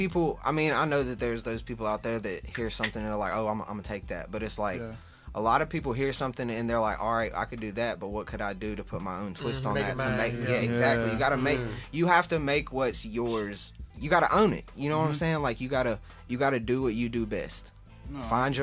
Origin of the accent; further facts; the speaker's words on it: Mobile, Alabama, United States; Yeah, born and raised in Mobile, Alabama. I'm from DIP, actually.